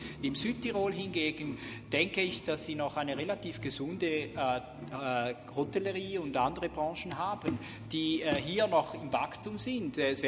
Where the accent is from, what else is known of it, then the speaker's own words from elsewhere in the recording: Switzerland; Ein Koch bei uns in der Schweiz verdient auch mehr als ein Kellner